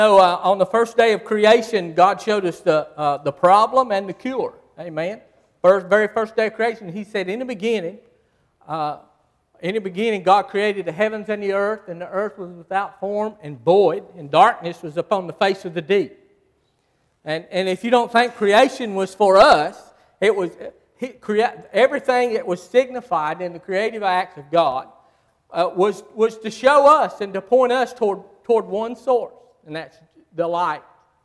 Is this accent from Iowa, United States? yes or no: no; Asheville, North Carolina, United States; And I'm just an old mountain preacher. I'm a hillbilly from Asheville, North Carolina.